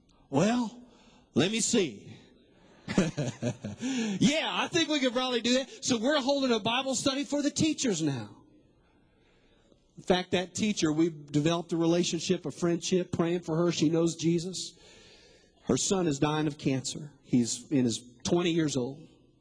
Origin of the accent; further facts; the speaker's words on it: Texas, United States; You know, I grew up in West Texas, and I do know this, that most of the farmers, when they go to plant a harvest, they just don't throw the seed out on the ground.